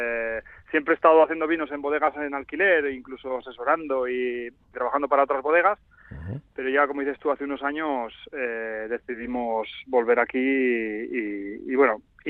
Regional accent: Basque Country, Spain

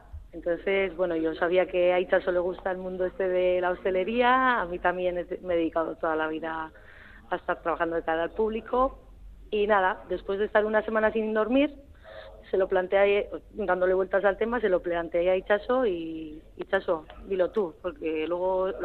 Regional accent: Agurain, Basque Country, Spain; Yo vengo de Agurain y yo llevo 2 añitos.

